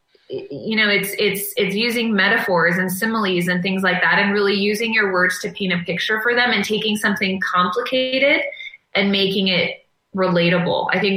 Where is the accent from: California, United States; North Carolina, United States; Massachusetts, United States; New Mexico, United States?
California, United States; San Diego; born there; I was born in San Diego in 1982. I'm an only child.